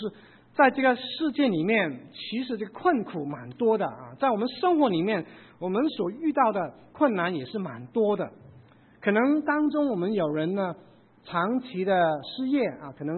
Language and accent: Chinese; Hong Kong; now in United States; 也知道我在啊过去是来自香港的。我还记得在1973年呢，我父母一家六口，我们从香港移民到美国来追求这个美国梦。